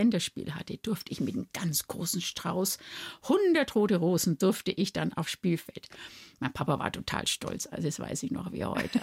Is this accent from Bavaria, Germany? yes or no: yes; Nuremberg, Bavaria, Germany; born there; Ich bin ja in einem Nürnberger Krankenhaus auf die Welt gekommen. Also bin ich in Nürnberg geboren und nicht in Stein.